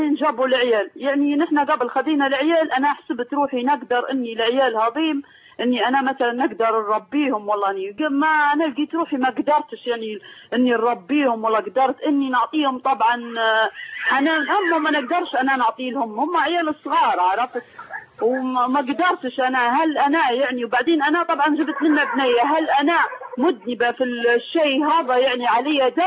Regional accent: Libya; أنا طبعا من ليبيا، وليبيا ومتزوجة مصري.

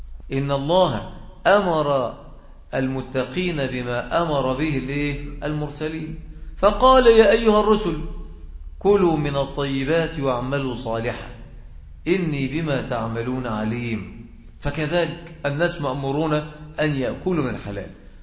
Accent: Egypt; وأعلى نسبة بتسجل في وفيات الأورام موجودة عندنا في مصر

